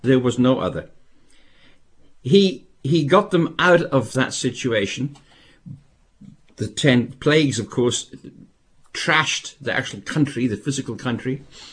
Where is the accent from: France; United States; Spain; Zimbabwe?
Zimbabwe; I was brought up in Rhodesia